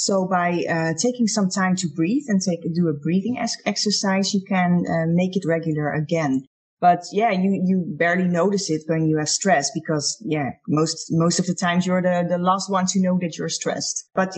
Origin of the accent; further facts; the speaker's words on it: Netherlands; English is a second language; I was a police officer and I'm from the Netherlands.